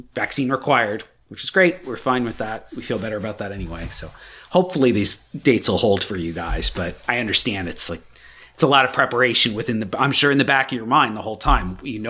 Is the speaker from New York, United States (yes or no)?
yes; New York, United States; I'm from Suffolk, so a little further up. I know those places very well.